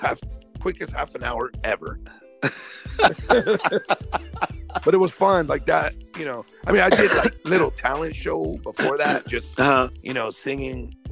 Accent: Baldwin Park, California, United States; So I grew up in Baldwin Park, California.

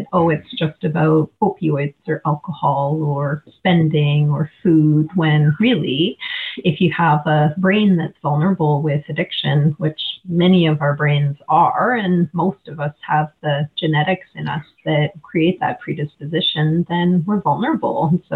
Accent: Calgary, Alberta, Canada; Yeah, you're a native Calgarian as well.

